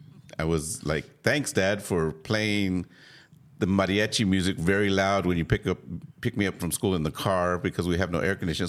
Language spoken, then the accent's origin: English; San Antonio, Texas, United States; born there; Well, you know, I'm a Texan, Tejano. I was born in San Antonio.